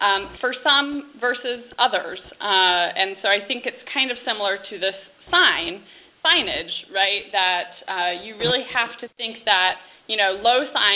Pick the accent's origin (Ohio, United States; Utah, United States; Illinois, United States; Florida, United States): Illinois, United States; Springfield; I'm from Springfield, Illinois, land of Lincoln